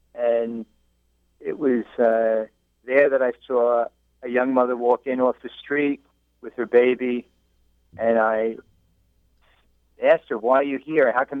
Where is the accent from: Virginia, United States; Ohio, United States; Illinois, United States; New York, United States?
New York, United States; Elmont; You know, I grew up on Long Island. I grew up in Elmont.